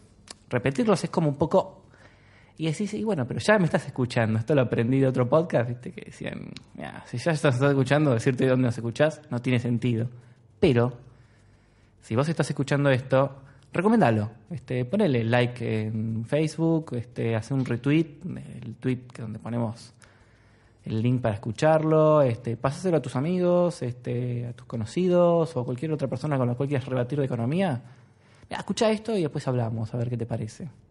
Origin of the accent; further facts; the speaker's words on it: Argentina; soy economista, soy argentino